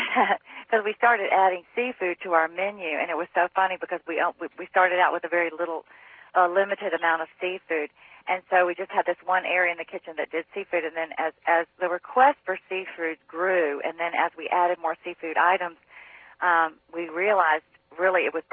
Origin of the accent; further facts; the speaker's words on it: Raleigh, North Carolina, United States; I am from Raleigh, North Carolina.